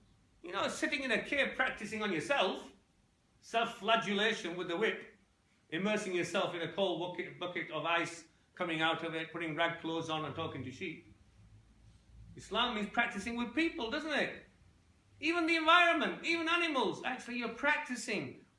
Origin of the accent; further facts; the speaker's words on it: Yorkshire and the Humber, United Kingdom; being a Yorkshire lad, and Yorkshire lads also swear like other lads do, left, right and centre